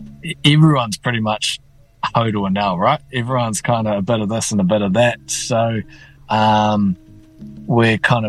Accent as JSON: {"language": "English", "town": "Tamaki", "region": "Auckland", "country": "New Zealand", "tie": "born or raised there", "said": "That specific to the rohe that I'm from up north. So growing up in Tamaki, like, I was kind of educated in te reo and Māori"}